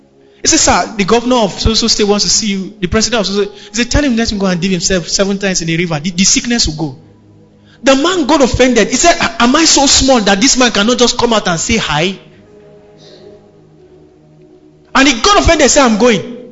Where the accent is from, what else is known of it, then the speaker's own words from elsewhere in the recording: Nigeria; I'm a Nigerian. We are really a strong people.